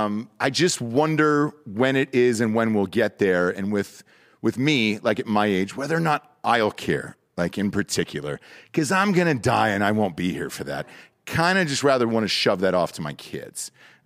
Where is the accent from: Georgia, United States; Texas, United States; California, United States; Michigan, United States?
Georgia, United States; We're from Georgia.